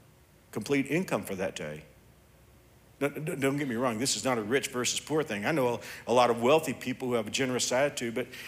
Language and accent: English; Andover, Kansas, United States; When the tornado hit my hometown of Andover